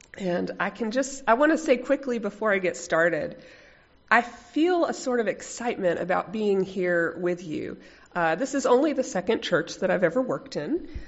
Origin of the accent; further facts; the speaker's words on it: Waco, Texas, United States; also born or lived in Austin, United States / Germany / Junction City, United States; I was born and raised in Waco, Texas, as you heard. After Waco, I lived in Austin for 8 years, then Germany for 5 years, and then for our last year in the military in Junction City, Kansas